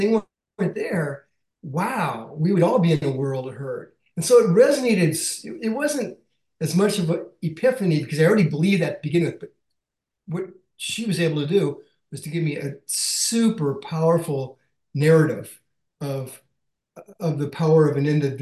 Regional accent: Iowa, United States; And so growing up in Iowa, my dad worked as a production worker in a bakery, and we'd spend summer on our aunt and uncle's family farm.

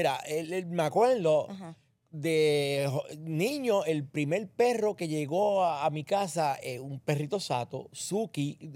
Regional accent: Santa Isabel, Puerto Rico; En mi casa, yo soy natural de Santa Isabel, soy del sur.

